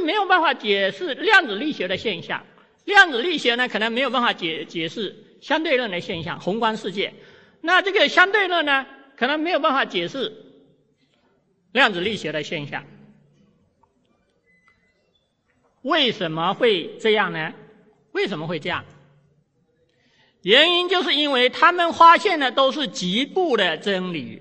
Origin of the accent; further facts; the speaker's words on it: China; 所以我觉得我们中国人，今天的中国人